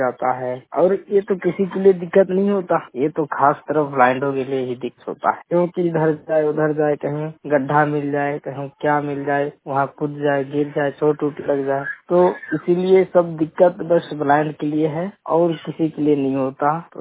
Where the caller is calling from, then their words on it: Jharkhand, India; मैं झारखंड गुमला जिला से बात कर रहा हूँ।